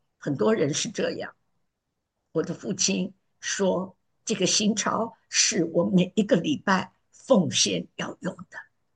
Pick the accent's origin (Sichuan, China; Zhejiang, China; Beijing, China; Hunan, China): Sichuan, China; 四川人吃饭喝个酒，没什么了不得，每个人都这样。我们从小就是这样长大的